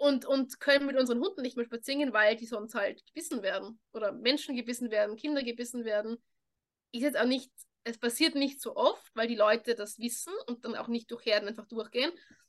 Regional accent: Austria; born there; moved away; Ich bin ja eigentlich in Österreich geboren, lebe jetzt auf so einer Insel zwischen England und Frankreich.

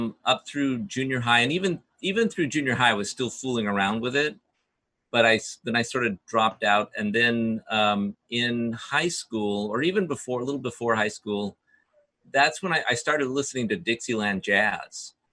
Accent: Burbank, California, United States; also born or lived in Los Angeles; I'm a Southern California boy all the way. I mean, I was born and raised here. I was born in the California Hospital in downtown Los Angeles, but my parents lived in Burbank. So I went to Burbank schools all my life.

